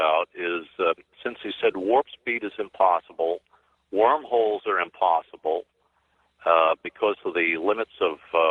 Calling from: Tampa, Florida, United States; from Tampa.

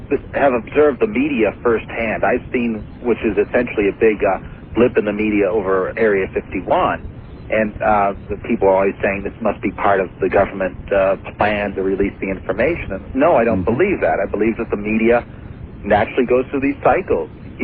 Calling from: Vermont, United States

